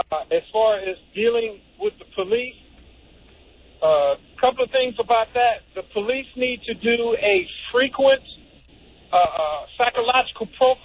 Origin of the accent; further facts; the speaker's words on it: Orlando, Florida, United States; now in Miami, United States; Well, yeah, I'm from Orlando, but I'm actually working in Miami.